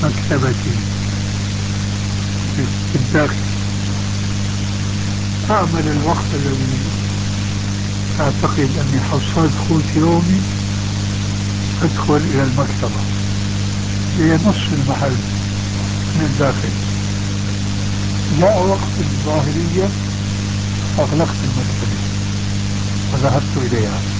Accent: Damascus, Damascus Governorate, Syria; كما يقال عندنا في دمشق

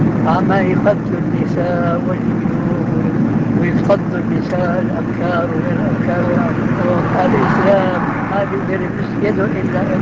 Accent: Damascus, Damascus Governorate, Syria; عندنا في دمشق كنا محكومين من الفرنساويين

